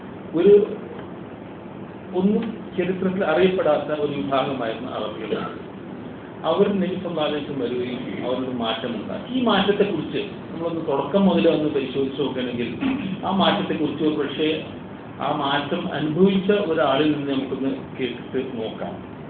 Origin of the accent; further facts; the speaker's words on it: Egypt; also born or lived in Aluva, India; നാട്ടിൽ ജനിച്ചെങ്കിലും വളർന്നത് ഈജിപ്തിലാണ്. Schooling full ഈജിപ്തിൽ ചെയ്യുകയും